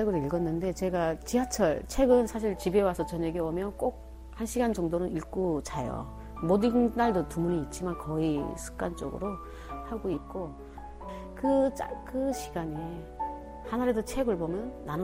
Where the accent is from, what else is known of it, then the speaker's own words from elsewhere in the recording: North Korea; now in South Korea; 북한에서 와서 6년밖에 안 됐는데